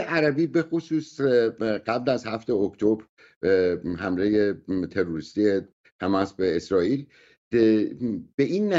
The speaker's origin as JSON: {"language": "Persian", "country": "Iran", "said": "به عنوان یک ایرانی خجالت میکشم"}